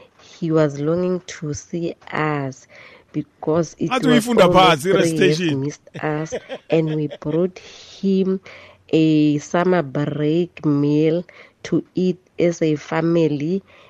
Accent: Mpumalanga, South Africa; because we are from Mpumalanga province and heading to Limpopo province.

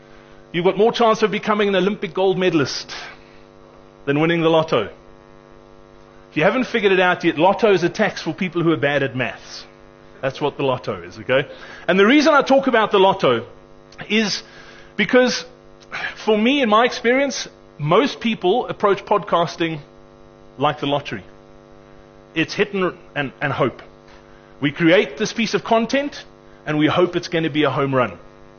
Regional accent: Cape Town, Western Cape, South Africa; And I'm actually from Cape Town

